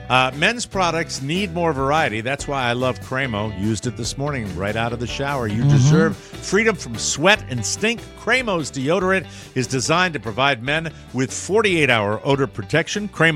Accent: Ireland; I want to know who to blame because I'm Irish and that's how we roll, ladies and gentlemen.

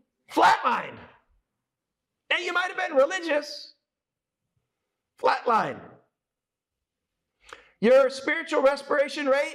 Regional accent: United States; As an American, it's kind of hard.

